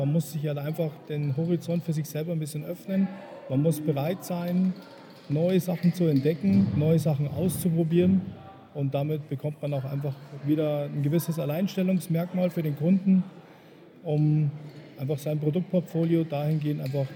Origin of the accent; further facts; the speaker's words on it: Bavaria, Germany; accent: Bavarian; Ich komme aus dem Chiemgau, nahe der Salzburger Grenze.